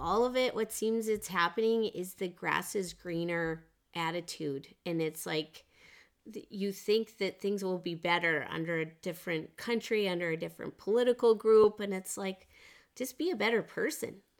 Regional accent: Canada; It's like, not that I'm ashamed of being Canadian, but I don't want to get into a political debate.

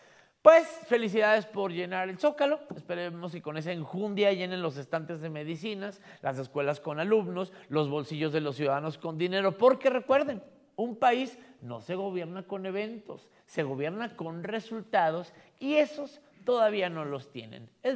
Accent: Chihuahua, Mexico; yo soy de Chihuahua, güey.

